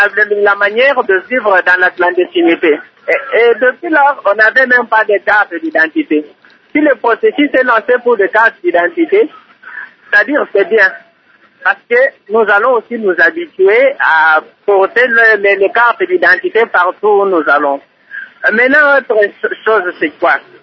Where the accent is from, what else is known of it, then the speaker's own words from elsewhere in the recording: DR Congo; chez nous en République démocratique du Congo